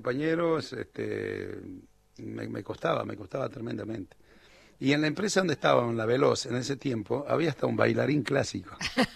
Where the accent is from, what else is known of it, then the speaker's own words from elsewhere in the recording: Tartagal, Salta, Argentina; cuando después me vengo de Tartagal a Salta